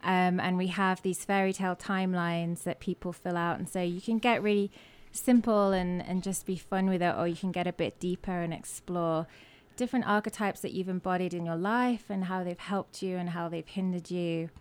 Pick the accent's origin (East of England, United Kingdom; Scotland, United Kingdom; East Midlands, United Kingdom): East Midlands, United Kingdom; accent: English; It is, yeah. I'm from Lincolnshire.